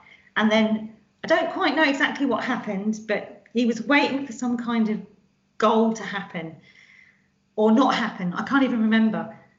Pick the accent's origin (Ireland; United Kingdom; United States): United Kingdom; Stratford, London; Yes, I was actually going to West Ham Upton Park as a child long before he was, because I'm from Stratford, so my family are huge West Ham fans